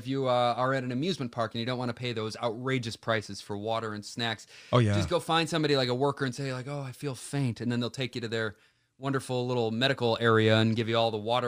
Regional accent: Indiana, United States; We used to have them in our yard growing up in Indiana all the time.

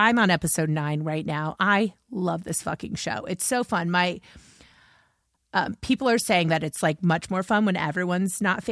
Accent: Indianapolis, Indiana, United States; But I am from Indianapolis, so I know the Lyndike family.

